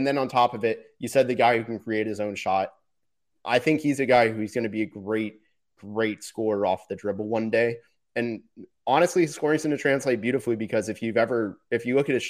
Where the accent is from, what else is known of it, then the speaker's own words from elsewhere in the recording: Florida, United States; So for those who don't know, I'm from Florida. I'm a Miami fan.